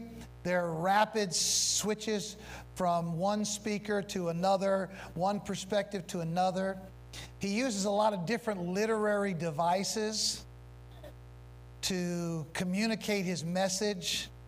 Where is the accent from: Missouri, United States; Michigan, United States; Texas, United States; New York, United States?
Missouri, United States; St. Louis; My hometown is St. Louis, Missouri, and in our art museum, we have what's called a stele